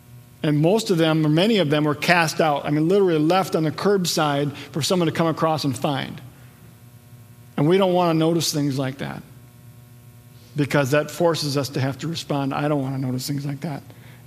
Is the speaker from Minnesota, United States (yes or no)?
yes; Wadena, Minnesota, United States; my hometown. I grew up in Wadena, about an hour or so north.